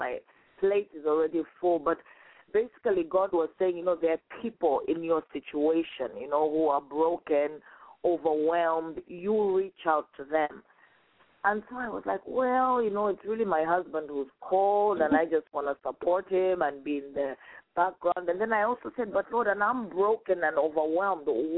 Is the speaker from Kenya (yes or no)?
yes; Kenya; also born or lived in Zambia; So I am from Zambia, but I grew up in Kenya, and my husband is from Rwanda. So I tend to be around a lot of East Africans, but I'm very patriotic. I love my nation, and I'm proud to be Zambian